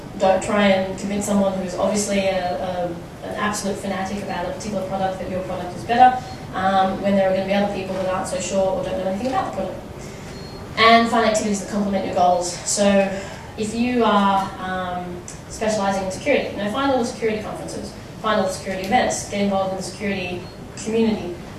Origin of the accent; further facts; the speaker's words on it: Darwin, Northern Territory, Australia; you know, Darwin, we were booked out weeks in advance